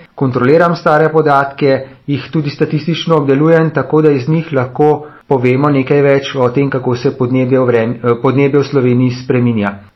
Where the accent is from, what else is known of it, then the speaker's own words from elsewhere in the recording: Vodice, Upper Carniola, Slovenia; now in Bloke, Slovenia; Ja, doma sem iz Vodic na Gorenjskem, kjer sem preživel vso svojo mladost. Potem pa sem spoznal bodočo ženo in se pred 7 leti preselil na Bloke. Na Notranjsko.